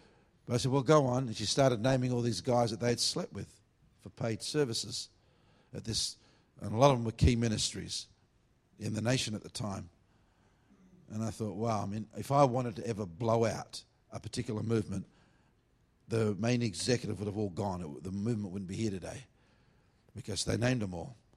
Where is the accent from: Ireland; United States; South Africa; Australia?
Australia; Perth, Western Australia; I'm from Perth originally because I was living in Adelaide or Sydney at the time.